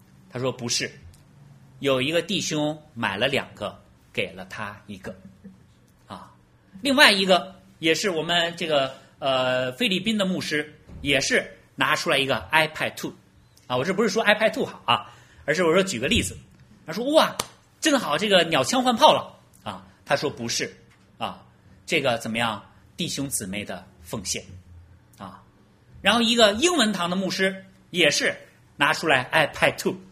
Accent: Beijing, China; 我是北京来的，我就是大陆来的啊

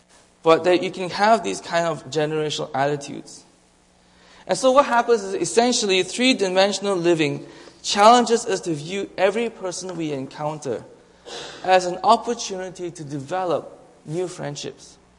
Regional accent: Malaysia; I grew up in Malaysia. I was born and raised there. And if you know anything about Malaysia, it's pretty much just like Canada. It's a multicultural, multi-ethnic community.

